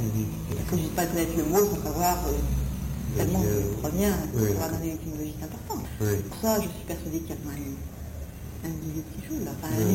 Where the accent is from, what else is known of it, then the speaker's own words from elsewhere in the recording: Corsica, France; born there; En Corse, par exemple, je suis corse de naissance